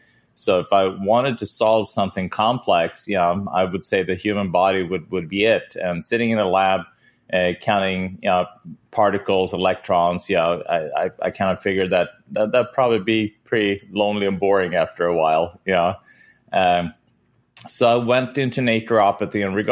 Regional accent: Sweden; I grew up in Sweden.

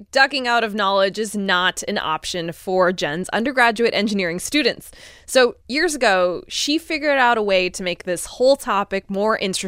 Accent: Connecticut, United States; Listen, it's one of the few things I'm proud of being from Connecticut.

